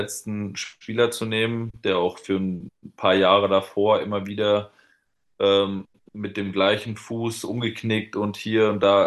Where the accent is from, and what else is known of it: Dossenheim, Baden-Württemberg, Germany